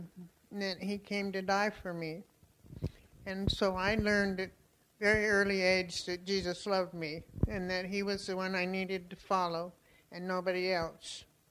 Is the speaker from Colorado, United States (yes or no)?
yes; Colorado, United States; born there; And anyway, I was born in Colorado. My parents were there.